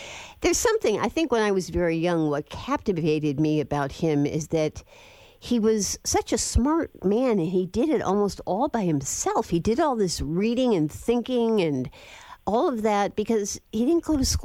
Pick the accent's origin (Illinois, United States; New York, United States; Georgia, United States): Illinois, United States; I grew up in Illinois and visited Springfield and New Salem when I was in middle school